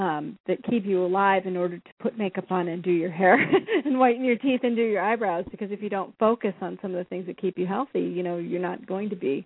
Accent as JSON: {"language": "English", "region": "California", "country": "United States", "said": "I'm from California, too."}